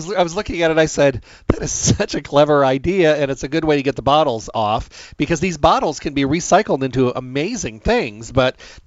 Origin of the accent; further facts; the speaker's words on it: Midwest, United States; You know, I was raised in the Midwest and out in the country, and we all had wells, and our water was amazing.